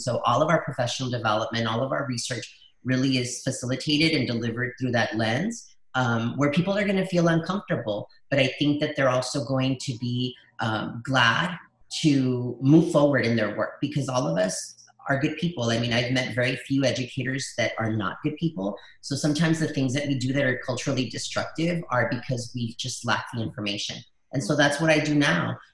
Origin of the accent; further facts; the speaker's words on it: El Paso, Texas, United States; first language es; English is a second language; I'm from El Paso. And that's where we kind of set up our home and began our search for the American dream. When I started school, I only spoke Spanish.